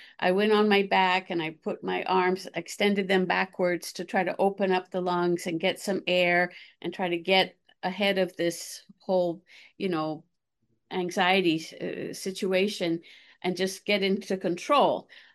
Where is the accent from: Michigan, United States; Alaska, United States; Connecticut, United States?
Alaska, United States; now in Hawaii, United States; So I've always been a swimmer. I'm originally from Alaska.